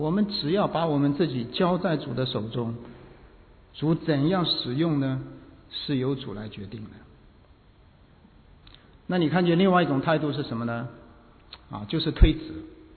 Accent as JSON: {"language": "Chinese", "country": "China"}